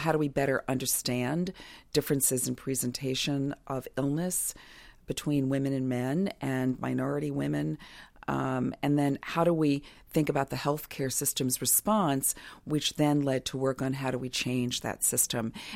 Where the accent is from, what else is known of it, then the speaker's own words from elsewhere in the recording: Brooklyn, New York, United States; So I grew up in a neighborhood. Back then it was called Flatbush. Now it's called Prospect Lefferts Gardens. It's the non-fancy side of Prospect Park, and went to public school.